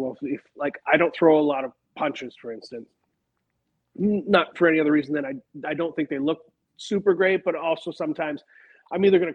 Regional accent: Canada; Like I'm Canadian

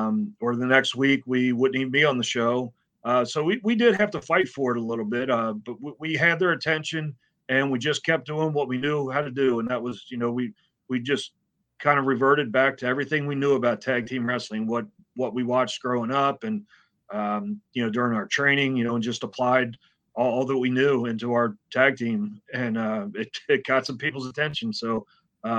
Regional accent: Kentucky, United States; I'm from Northern Kentucky. So, you know, I got a little bit of little country in me as well, but a little redneck

